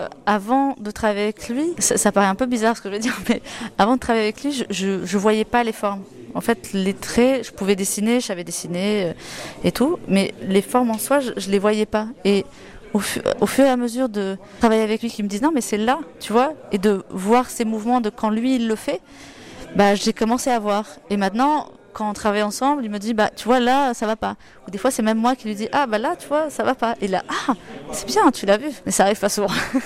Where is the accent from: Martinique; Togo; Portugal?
Portugal; French is a second language; moved away as an adult; now in France; En fait, moi, je suis portugaise. En fait, j'ai fini mes études au Portugal.